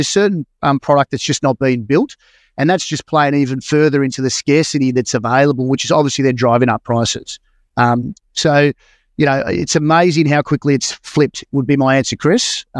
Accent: Tasmania, Australia; I'm from Tasmania originally

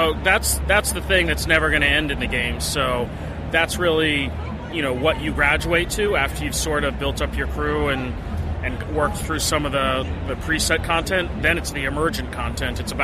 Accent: Boston, Massachusetts, United States; I grew up around Boston my whole life

